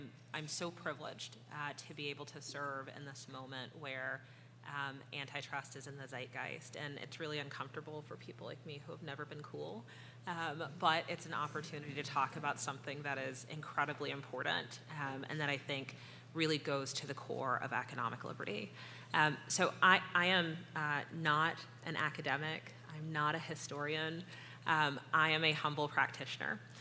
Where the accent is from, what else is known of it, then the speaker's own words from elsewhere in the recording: North Carolina, United States; And I should say, I grew up in North Carolina, and so it is right in our Constitution, we're very proud of this